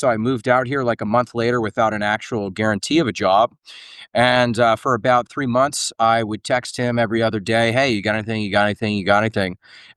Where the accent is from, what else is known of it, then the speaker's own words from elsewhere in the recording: Ohio, United States; I lowballed myself because I was from Ohio